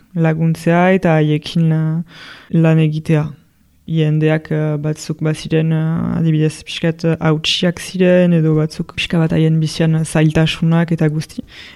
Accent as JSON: {"language": "Basque", "town": "Bayonne", "region": "Nouvelle-Aquitaine", "country": "France", "tie": "born or raised there", "lives_now": "Tarnos, France", "said": "Baionan sortu naiz eta hasi naiz."}